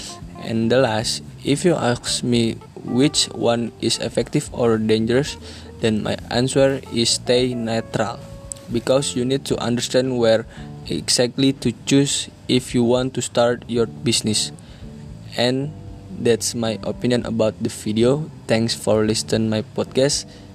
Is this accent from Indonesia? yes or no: yes; Jakarta, Indonesia; English is a second language; I'm from Jakarta and I college in Indonesian Education University Program Management.